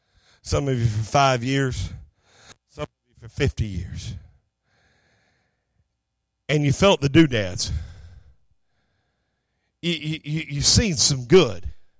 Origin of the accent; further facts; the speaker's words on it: Chouteau, Oklahoma, United States; Me and Mike, poor Mike, he got to hear all the stories about my hometown from me. And then I'm sure he got to hear them all from my dad coming home. And he probably knows more about Shodo, Oklahoma than he would ever care to know.